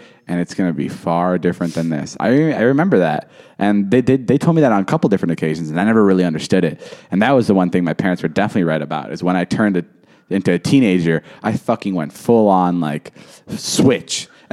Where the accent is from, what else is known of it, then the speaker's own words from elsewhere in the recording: United States; A lot of it was just me trying to separate myself and be like, I'm an American.